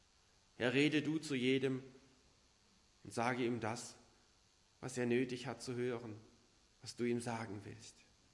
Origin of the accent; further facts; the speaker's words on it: Aach, Baden-Württemberg, Germany; Ich komme aus Aach